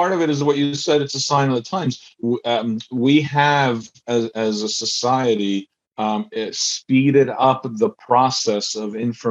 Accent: New Jersey, United States; I'm from Jersey. We're gonna know it.

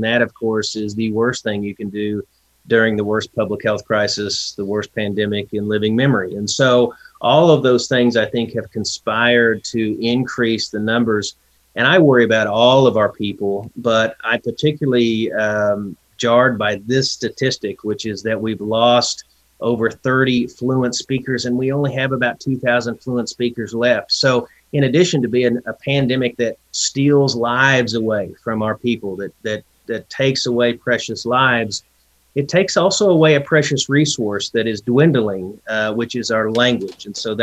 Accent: Claremore, Oklahoma, United States; born there; So I was born in 1975 in the Claremore, Oklahoma Indian Hospital, a federal installation.

